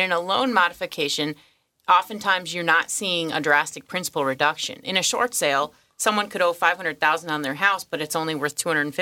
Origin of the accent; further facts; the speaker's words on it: Toledo, Ohio, United States; I'm from Toledo, Ohio, Midwest.